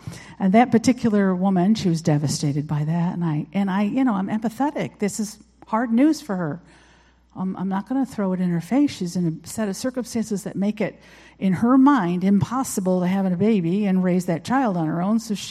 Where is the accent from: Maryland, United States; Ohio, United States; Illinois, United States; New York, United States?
New York, United States; Rochester; now in Warsaw, United States; as Pastor Jack has already said. We're from Warsaw. My husband and I met actually in Rochester, where we grew up, and then I met him when I was 16.